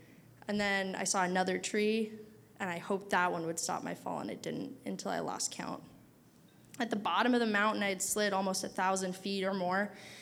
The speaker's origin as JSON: {"language": "English", "town": "Dillingham", "region": "Alaska", "country": "United States", "tie": "born or raised there", "lives_now": "Anchorage, United States", "said": "this is my twin sister, Sherry. We're from Dillingham, Alaska, born and raised."}